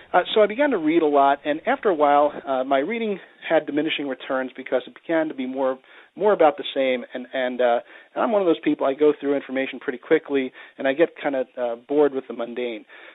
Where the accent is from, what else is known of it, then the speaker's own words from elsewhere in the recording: New Jersey, United States; I grew up in Jersey, so most of my contacts were out of Jersey or Pennsylvania, New York, or Delaware.